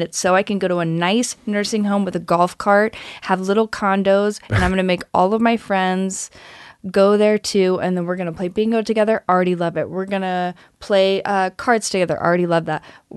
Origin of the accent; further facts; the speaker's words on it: North Carolina, United States; And I think some people would call me a fair weather fan because I grew up in North Carolina.